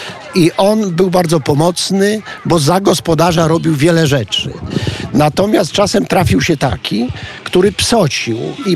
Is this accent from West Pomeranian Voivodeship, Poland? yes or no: no; Myczków, Subcarpathian Voivodeship, Poland; born there; ja się urodziłem tutaj w Myczkowie, we własnym starym domu i w niedzielę jeszcze do tego